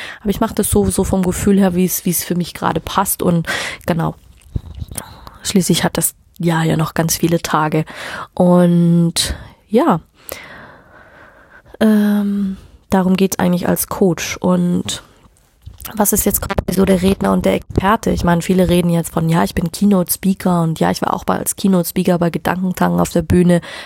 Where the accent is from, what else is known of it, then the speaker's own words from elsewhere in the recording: Munich, Bavaria, Germany; ich komme aus München, von dem her ist naheliegend